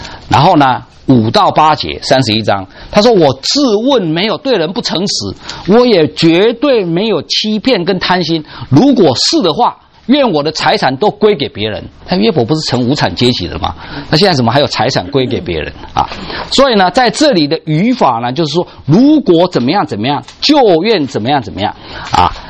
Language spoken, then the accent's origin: Chinese; Taiwan; 那这里面我们台湾人叫做喜山温暖啊，国内说叫做冰火共浴。